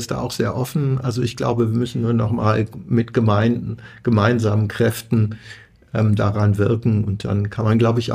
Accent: Germany; Wir sind hier in Deutschland, wir sind Deutsche.

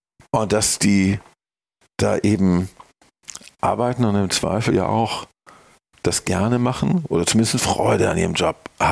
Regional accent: Hamburg, Germany; und als Hamburger oder Norddeutscher kann man auch sagen

